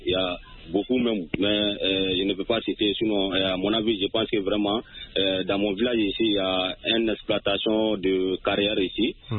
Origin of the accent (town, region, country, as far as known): Sonikéni, Mali; born or raised there